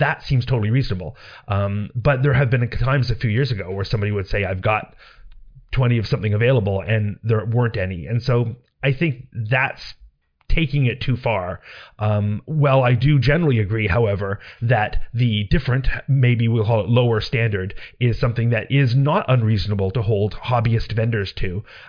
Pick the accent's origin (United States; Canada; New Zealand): Canada; Even as a Canadian. I would be Canadian upset.